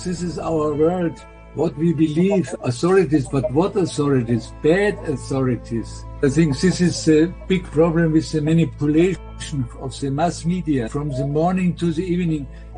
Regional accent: Germany; English is a second language; I come from Germany. I was 40 years, I was a teacher in Bavaria.

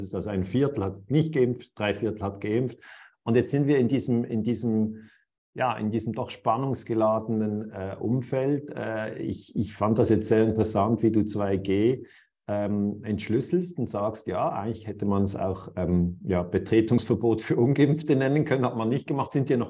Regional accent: Switzerland; born there; ich bin in der Schweiz geboren und bin hier in der Nähe von Basel.

